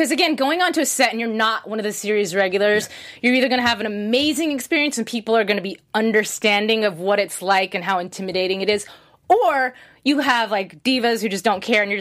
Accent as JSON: {"language": "English", "region": "North Carolina", "country": "United States", "tie": "born or raised there", "said": "I grew up in North Carolina. I just lost that accent. A Japanese girl with a Southern accent."}